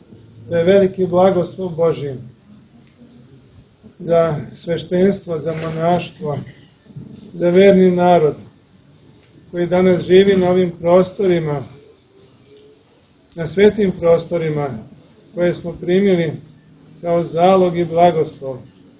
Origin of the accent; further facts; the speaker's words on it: Serbia; Ako učinimo ono što ne smemo kao hrišćani, kao pravoslavni Srbi da učinimo i što nisu učinili naši preci.